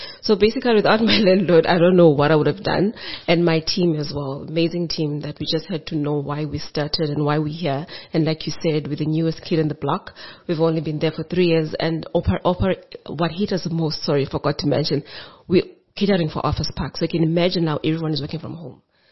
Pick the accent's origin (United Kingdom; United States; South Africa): South Africa; Eastern Cape; I'm from the Eastern Cape.